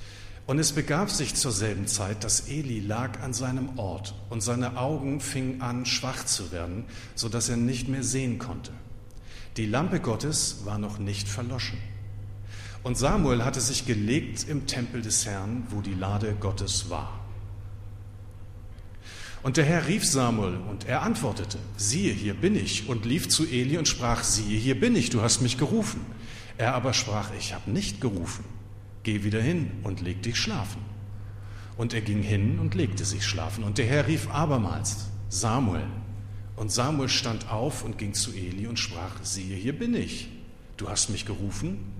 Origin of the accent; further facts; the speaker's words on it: Hamburg, Germany; Ich bin aber tatsächlich auch ursprünglich ein geborener Hamburger. Ich war nur sehr lange in der Diaspora. Ich war ganz woanders, aber geboren bin ich eigentlich in Hamburg-Neuenfelde, ganz im Süden der Stadt in Richtung Altes Land.